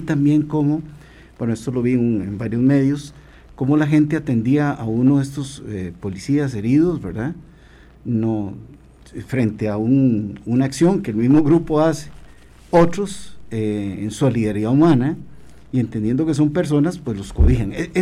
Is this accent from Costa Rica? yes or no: yes; Costa Rica; Y es que como costarricense yo tengo que decir esto